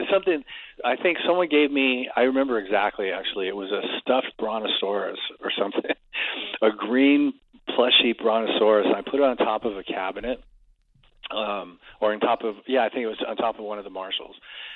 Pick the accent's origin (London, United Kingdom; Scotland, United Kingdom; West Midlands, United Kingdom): West Midlands, United Kingdom; Stoke; And, yeah, because that was my hometown. It was the first time I'd been back there in 40 years, and the only time I've ever played there, obviously.